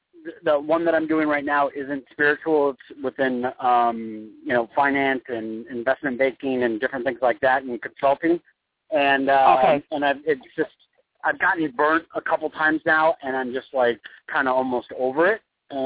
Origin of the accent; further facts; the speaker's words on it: Arizona, United States; I am from Arizona.